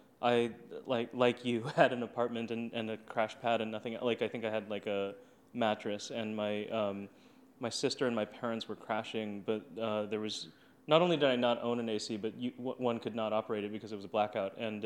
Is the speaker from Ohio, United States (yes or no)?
no; San Diego, California, United States; And I grew up in San Diego, so I think it's the same kind of, like, stereotypes in a way.